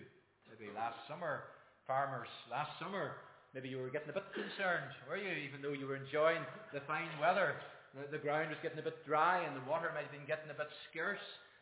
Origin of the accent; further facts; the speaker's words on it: Ulster, Ireland; growing up in Donegal, I was used to rain. Donegal is a rather wet place, probably even wetter than the Nevada.